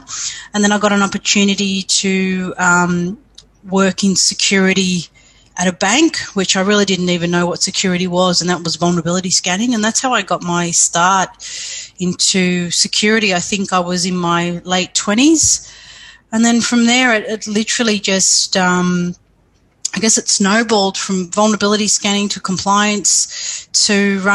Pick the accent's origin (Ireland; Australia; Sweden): Australia; As an Australian, that was an opportunity of a lifetime.